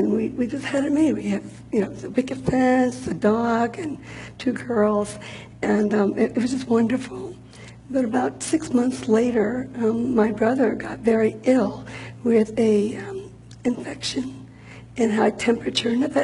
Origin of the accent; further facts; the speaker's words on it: New York, United States; Growing up in New York, my sister and I were really excited.